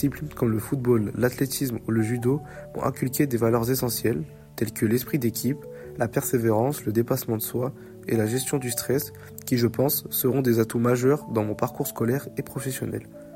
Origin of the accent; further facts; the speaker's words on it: Poitiers, Nouvelle-Aquitaine, France; j'ai 19 ans et je suis natif de Poitiers.